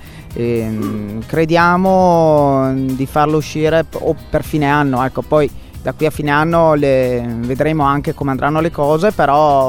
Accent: Verona, Veneto, Italy; noi siamo veronesi, siamo veneti

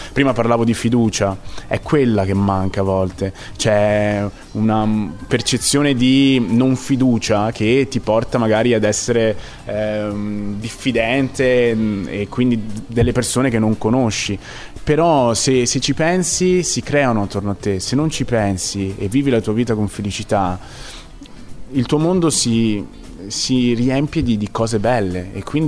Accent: Vicenza, Veneto, Italy; la residenza qui a Creazzo la tengo perché mi so vicentino

